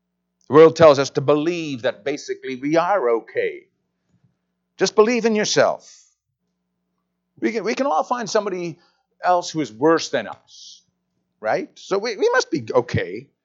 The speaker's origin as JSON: {"language": "English", "region": "England", "country": "United Kingdom", "said": "Because I came from England, that's how they say it there, right?"}